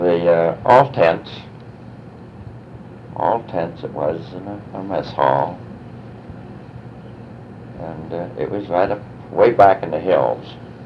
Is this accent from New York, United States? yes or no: no; Youngstown, Ohio, United States; And when he learned I was from Youngstown, we got pretty friendly.